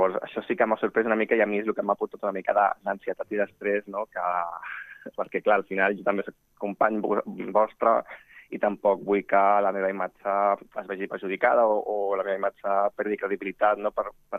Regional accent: Catalonia, Spain; jo soc de Catalunya

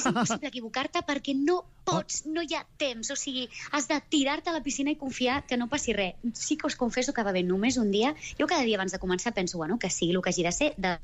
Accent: Catalonia, Spain; Som molts catalans, eh? A veure, som molts catalans de tot arreu

